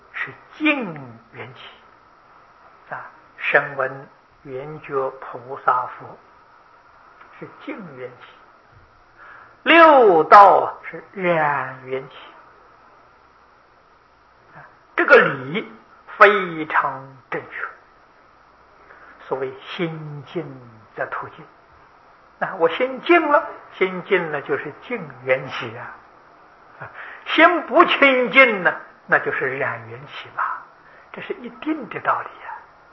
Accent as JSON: {"language": "Chinese", "country": "China", "said": "啊，六祖大师是我们中国人，中国佛门里面相当杰出的一个人物。"}